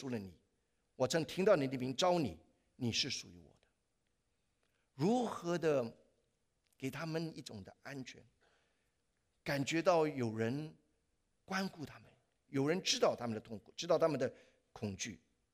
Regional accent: China; 中国人很可怜的一个民族，我们在惧怕中长大，我们在惧怕中生活。

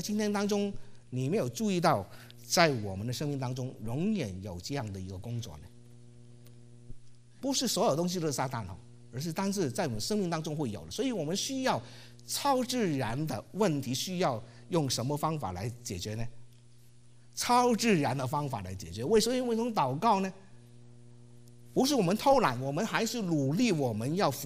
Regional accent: Hong Kong; 我是香港的

